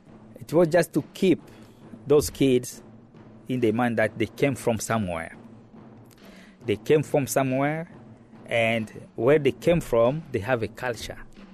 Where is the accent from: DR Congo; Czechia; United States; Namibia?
DR Congo; I am originally from Democratic Republic of the Congo.